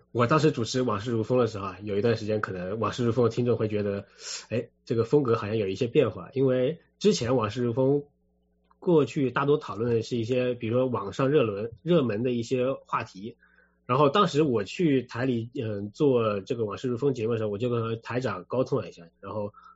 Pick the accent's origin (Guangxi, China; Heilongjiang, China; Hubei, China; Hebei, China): Hubei, China; Wuhan; 我是因为我是武汉人，我是土生土长的武汉人，所以我在看家乡的足球活动呢